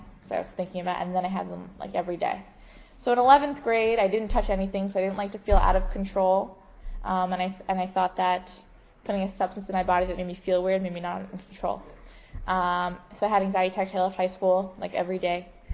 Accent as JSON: {"language": "English", "town": "Lindenhurst", "region": "New York", "country": "United States", "tie": "born or raised there", "said": "I grew up on Long Island, like I said, in the South Shore and Lindenhurst."}